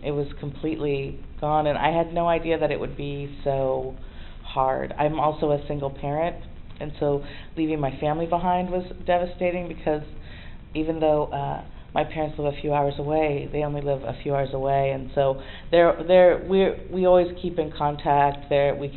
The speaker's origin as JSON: {"language": "English", "town": "Portland", "region": "Oregon", "country": "United States", "said": "I am from Portland, Oregon. I'm MoDOT Klamath, and I was never, lived on a reservation. I don't know how to speak Klamath or MoDOT."}